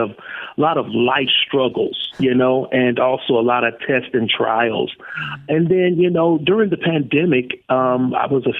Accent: Fort Wayne, Indiana, United States; So I'm glad to be back in my home state and hometown, Fort Wayne, Indiana.

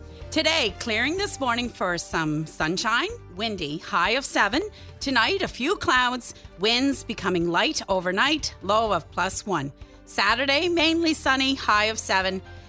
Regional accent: Surrey, Prince Edward Island, Canada; I am from Surrey, PEI. Love the west and east end. You know, they're dear to my heart. I love the place.

